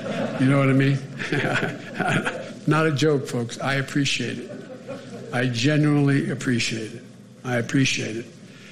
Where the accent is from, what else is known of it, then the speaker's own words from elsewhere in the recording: Pennsylvania, United States; I'm from Pennsylvania.